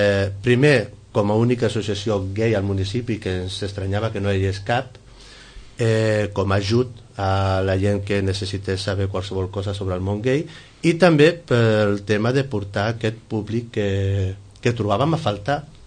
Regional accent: Vilanova i la Geltrú, Catalonia, Spain; also born or lived in Sitges; jo he viscut 10 anys aquí a Sitges, per relacions personals vaig tornar a Vilanova, a la meva ciutat natal, tot i que sempre he estat molt lligat a Sitges.

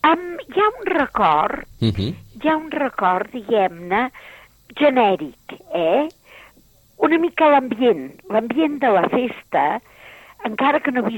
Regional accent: Vic, Catalonia, Spain; Sóc de Vic.

